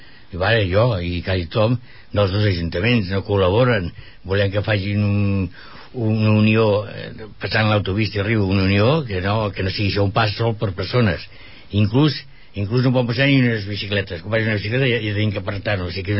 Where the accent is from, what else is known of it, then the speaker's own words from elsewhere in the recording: Ripollet, Catalonia, Spain; jo soc de Ripollet i em voldria vindre més a Ripollet